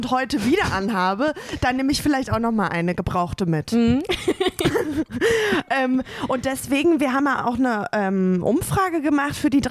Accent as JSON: {"language": "German", "town": "Paderborn", "region": "North Rhine-Westphalia", "country": "Germany", "said": "ich komme ja aus Paderborn"}